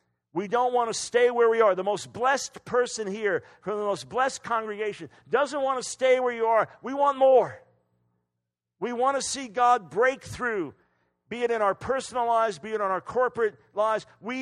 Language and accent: English; New York, United States; being on the radio every day in New York, being a New Yorker myself